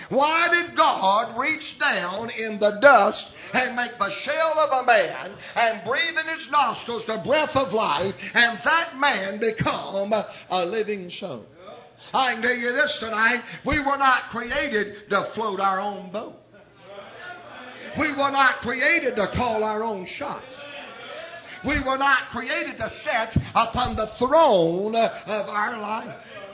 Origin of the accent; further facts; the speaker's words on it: South Carolina, United States; I'm a redneck from South Carolina, and nobody's going to tell me I am a murderer.